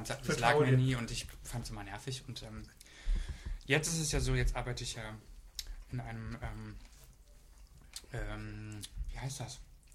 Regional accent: Brandenburg, Germany; Ich komme aus dem tiefsten Brandenburg. Und Frankfurt-Oder ist ja noch näher an der polnischen Grenze als mein Heimatort.

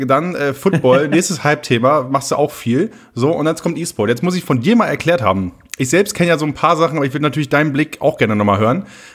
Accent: Oldenburg, Lower Saxony, Germany; weil Oldenburg ist halt so meine Heimat, ne?

